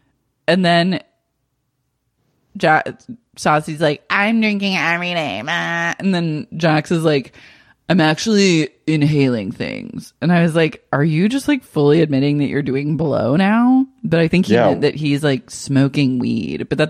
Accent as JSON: {"language": "English", "town": "Seattle", "region": "Washington", "country": "United States", "said": "I'm actually from Seattle, so what are you saying?"}